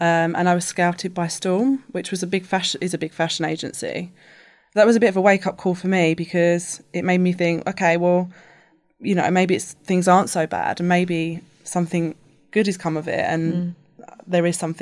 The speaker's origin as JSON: {"language": "English", "region": "London", "country": "United Kingdom", "tie": "born or raised there", "said": "So I grew up in Southeast London and just went to a state school, a mixed school."}